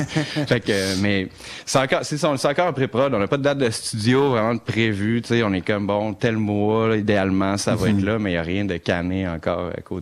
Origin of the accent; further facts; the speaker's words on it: Montreal, Quebec, Canada; Moi, je suis de Montréal aussi